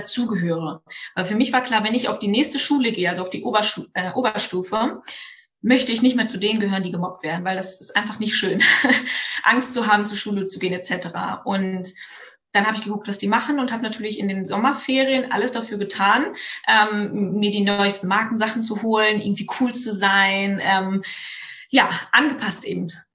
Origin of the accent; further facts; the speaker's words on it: North Rhine-Westphalia, Germany; Wir gehen mal in das Jahr 1993, als ich geboren wurde in Nordrhein-Westfalen als kleines, aufgewecktes, lebensfrohes Mädchen. Und ja, es war für mich so Dorfleben immer total schön.